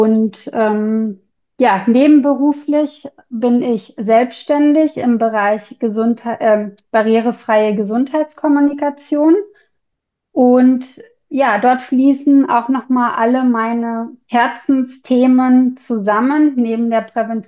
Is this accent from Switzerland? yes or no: no; Bolivia; moved away as an adult; now in Germany; Ich bin in Bolivien und Südamerika geboren und aufgewachsen und bin dann mit 20 Jahren alleine nach Deutschland gekommen, nach Berlin, zum Studieren.